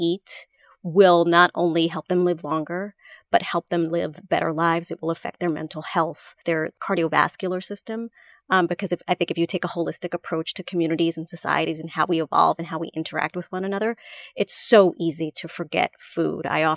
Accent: New York City, New York, United States; I grew up in the Bronx. We had Dipsy Doodles and Twinkies, you know

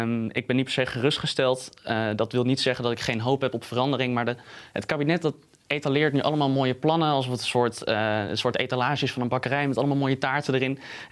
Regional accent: Utrecht, Netherlands; Ik kom uit Utrecht en de huizenmarkt in Utrecht voor studenten is dramatisch.

